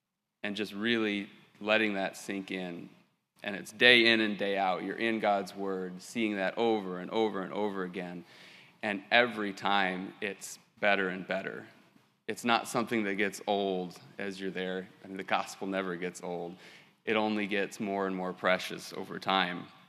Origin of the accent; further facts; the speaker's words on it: New Paris, Indiana, United States; I'm from New Paris, Indiana.